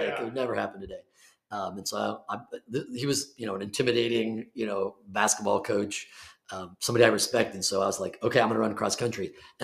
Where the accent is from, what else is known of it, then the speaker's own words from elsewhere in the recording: Illinois, United States; So I was, believe it or not, a basketball player growing up in the Chicago area.